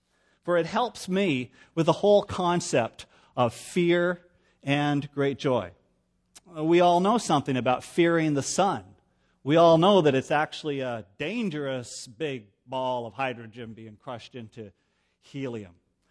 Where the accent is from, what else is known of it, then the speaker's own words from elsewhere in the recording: Canada; I am Canadian, and it's late in March